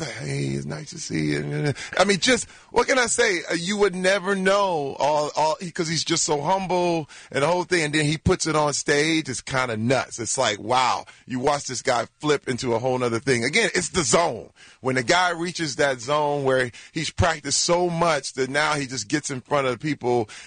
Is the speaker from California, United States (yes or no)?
no; Flint, Michigan, United States; I come from Flint, Michigan, and I grew up in the crack epidemic, and it's literally a miracle that I'm still here and not in jail